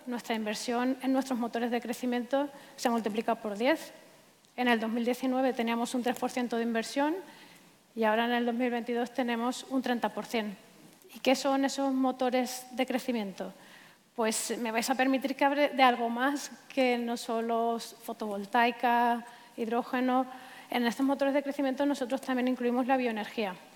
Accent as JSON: {"language": "Spanish", "region": "Valencian Community", "country": "Spain", "said": "Yo soy valenciana, estudié en la Universidad Politécnica de Valencia, terminé en ingeniería industrial"}